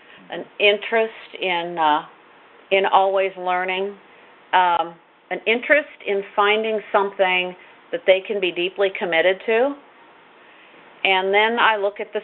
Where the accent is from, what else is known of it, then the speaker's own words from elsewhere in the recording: West Coast, United States; I came from the West Coast as well, so I wanted to learn about Kentucky